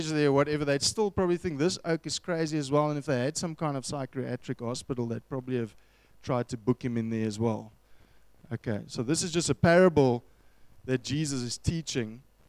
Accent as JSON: {"language": "English", "country": "Ireland", "also_born_or_lived": "South Africa", "said": "I'm actually an Irishman"}